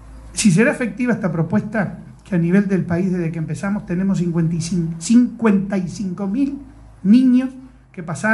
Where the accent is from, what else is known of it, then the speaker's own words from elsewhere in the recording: Las Piedras, Canelones, Uruguay; no es porque nosotros somos canarios, somos de Las Piedras